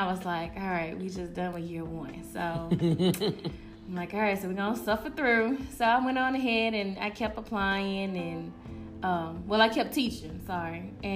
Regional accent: Houston, Texas, United States; Hey y'all … from Houston, Texas. Woo-hoo. Woo-hoo, representing that Dirty Third.

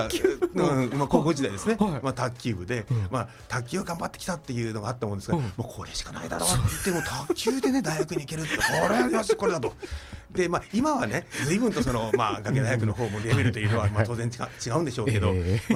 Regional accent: Nagano, Japan; 私は長野県出身なんですけど、はい、そう、長野県の、ね、出身で

